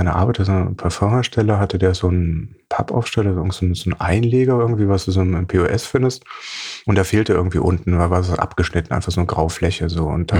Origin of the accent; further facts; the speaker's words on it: Eschweiler, North Rhine-Westphalia, Germany; Ursprünglich aus so einer ganz kleinen Stadt. Ist eine Stadt, kein Dorf. Eine kleine Stadt zwischen Aachen und Köln, Eschweiler.